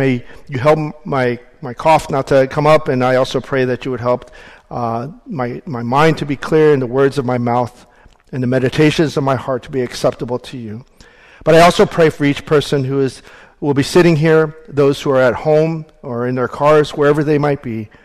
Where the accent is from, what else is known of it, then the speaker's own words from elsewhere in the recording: the South, United States; Now, I grew up in the South, so in American, I guess they call it folklore, they have the Hatfields and the McCoys, right?